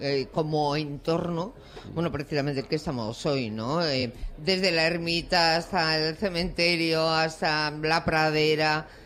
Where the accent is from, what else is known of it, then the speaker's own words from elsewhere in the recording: Bilbao, Basque Country, Spain; que se note que soy de Bilbao.